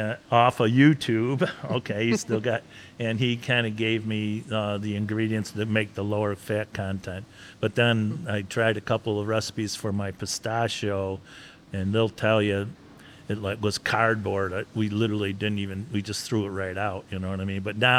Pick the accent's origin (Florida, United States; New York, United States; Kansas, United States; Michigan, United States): New York, United States; Lockport; No, I'm from Lockport. Yeah. Grew up in Lockport, but I used to come here a lot.